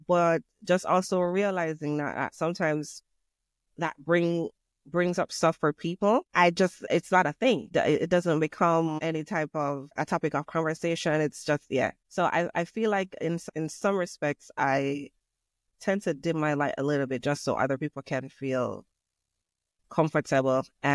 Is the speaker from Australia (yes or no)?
no; Jamaica; I can only speak for Jamaican people since I'm Jamaican.